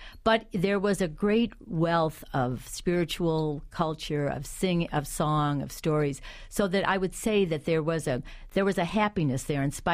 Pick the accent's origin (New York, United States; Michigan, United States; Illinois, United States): Illinois, United States; Chicago; But I grew up in Chicago, and being Irish was really about John Kennedy and turning the river green on St. Patrick's Day.